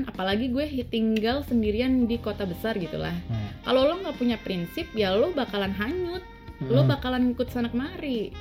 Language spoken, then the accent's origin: Indonesian; Java, Indonesia; Jadi, di mana gue dari Jawa sih sebenarnya